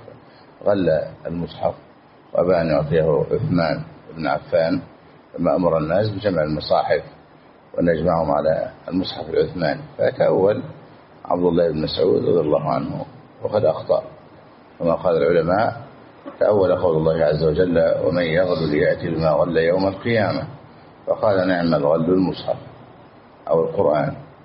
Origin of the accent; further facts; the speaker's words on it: Egypt; حتى عندنا في مصر